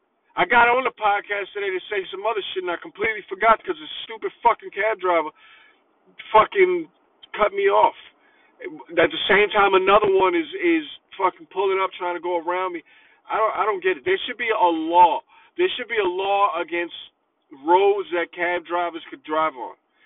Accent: Bronx, New York, United States; I'm from the Bronx, but when I was working in Brooklyn

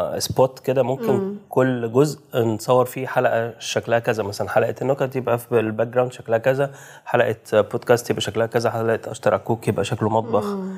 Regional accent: Egypt; احنا مصريين

